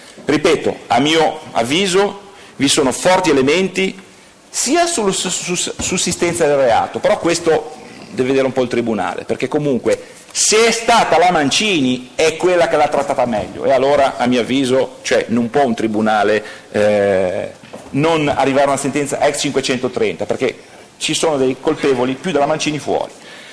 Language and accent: Italian; Genoa, Liguria, Italy; E quindi si accorgono subito che sono di Genova.